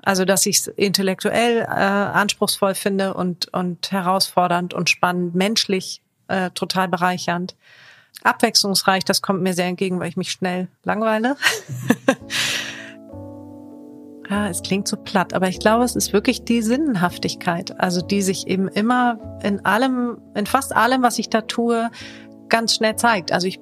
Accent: Kiel, Schleswig-Holstein, Germany; born there; geboren bin ich in Kiel-Grunzhagen. Das sage ich immer dazu, weil es eben nicht wirklich Kiel ist, für die, die sich auskennen.

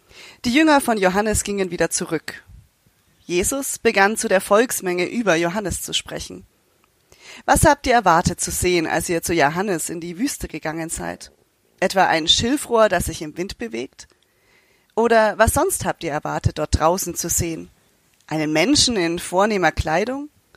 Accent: Nuremberg, Bavaria, Germany; moved away as an adult; now in Baden-Württemberg, Germany; Eigentlich komme ich aus Nürnberg, aber ich lebe schon seit über 15 Jahren in Baden-Württemberg und bin mittlerweile auch schon gut ins Schwäbische reingekommen

